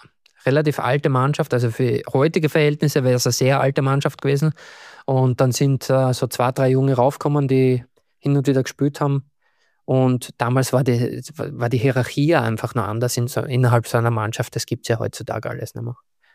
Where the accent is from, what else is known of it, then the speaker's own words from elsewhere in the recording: Graz, Styria, Austria; ich bin ein Grazer